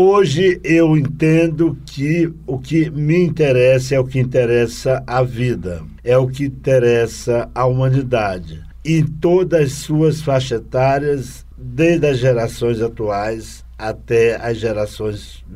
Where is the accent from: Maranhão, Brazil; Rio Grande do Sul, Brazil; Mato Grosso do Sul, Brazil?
Maranhão, Brazil; Eu sou um roraimão, sou roraimense por adoção e roraimense de coração. Mas eu venho mesmo, eu sou rebento das terras tocantinas do portão da Amazônia, lá no sul do Maranhão.